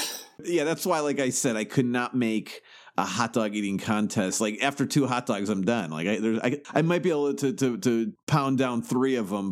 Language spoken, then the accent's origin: English; Chicago, Illinois, United States; Like, you know, I grew up in Chicago, so we get Chicago dogs.